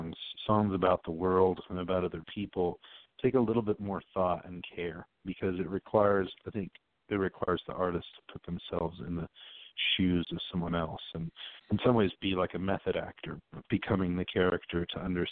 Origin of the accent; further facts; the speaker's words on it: Amarillo, Texas, United States; Truth is, the song's about my hometown, Amarillo, Texas.